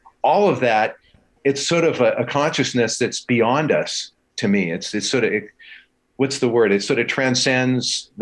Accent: Los Angeles, California, United States; And that's my hometown, LA.

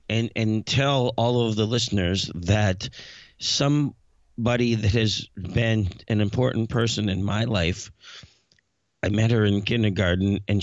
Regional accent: Greensburg, Pennsylvania, United States; Pittsburgh, PA, my hometown, Greensburg, PA, actually

